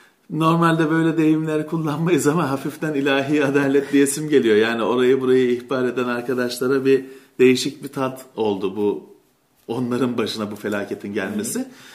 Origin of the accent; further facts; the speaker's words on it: Istanbul, Turkey; ben inanamıyorum bir İstanbullu olarak